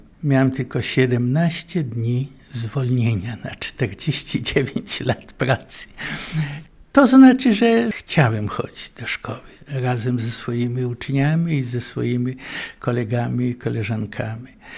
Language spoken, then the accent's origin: Polish; Łomża, Podlaskie Voivodeship, Poland; Urodziłem się w Łomży, wychowałem się w Łomży. Cała praca zawodowa to okolice i miasto Łomża.